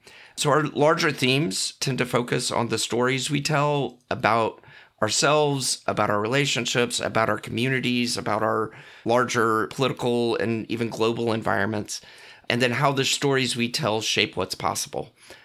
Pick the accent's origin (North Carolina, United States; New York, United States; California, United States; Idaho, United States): North Carolina, United States; Our story is, I'm from North Carolina. I'm a pastor, was a college chaplain for years.